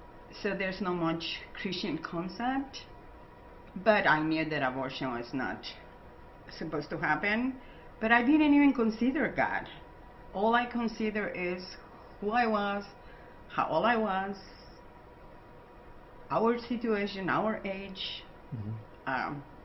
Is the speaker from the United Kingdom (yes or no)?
no; Guatemala; now in United States; Guatemala.